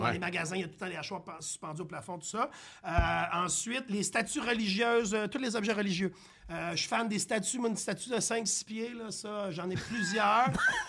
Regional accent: Saint-Basile-le-Grand, Quebec, Canada; Je viens de Saint-Basile-le-Grand, à côté de Carignan. Je restais sur une fermette.

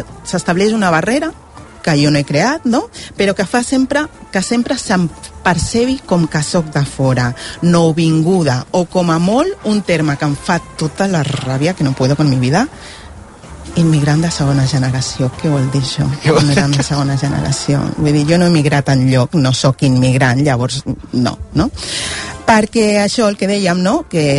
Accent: Vilanova i la Geltrú, Catalonia, Spain; sent vilanovina, perquè jo soc de Vilanova i la Geltrú

